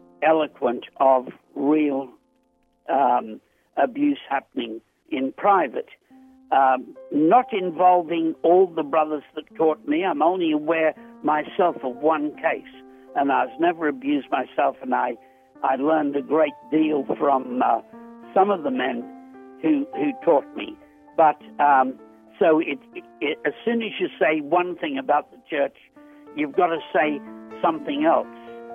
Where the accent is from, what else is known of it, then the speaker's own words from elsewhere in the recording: Australia; I'm a writer from Australia. I've written about 50 books and am of a great age, 81 years.